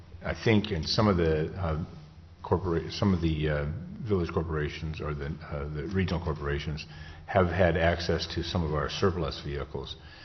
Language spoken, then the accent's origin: English; Nenana, Alaska, United States; I know in my hometown, Nenana, they have a vehicle there